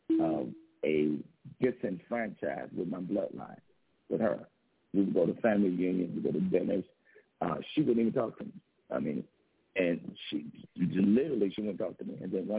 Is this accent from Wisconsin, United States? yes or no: no; Chicago, Illinois, United States; because we grew up in Cabrini Green in Chicago.